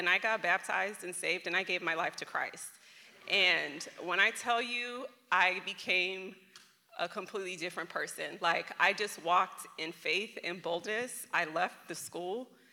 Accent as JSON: {"language": "English", "country": "Ethiopia", "said": "I'm Ethiopian. My parents were born and raised in Ethiopia."}